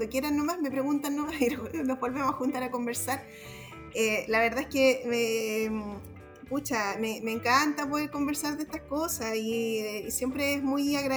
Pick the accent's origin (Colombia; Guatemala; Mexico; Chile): Chile; La idea, yo creo, es que como chilenos logremos como seguir como adquiriendo como esa conciencia oceánica y marítima